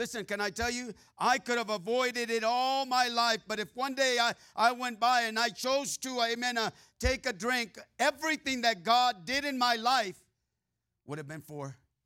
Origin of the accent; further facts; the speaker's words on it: Merced, California, United States; there in my hometown of Merced, California. That's my hometown.